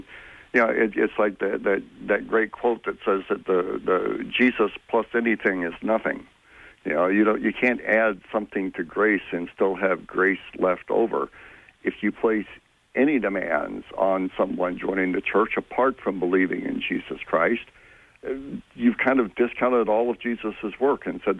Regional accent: Memphis, Tennessee, United States; I grew up in the South and in Memphis

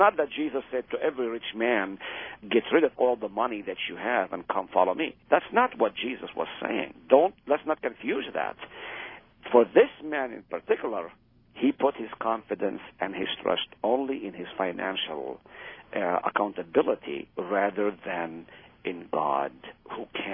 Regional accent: Israel; English is a second language; I grew up in Israel. I know my culture. I know the people of my people.

